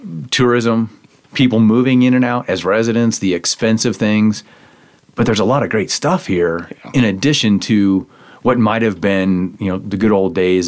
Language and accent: English; Midwest, United States; I grew up in the Midwest.